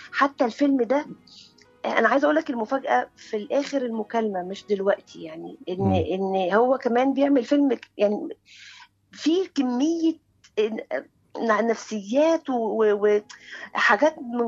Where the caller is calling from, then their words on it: Agouza, Giza Governorate, Egypt; من العجوزة.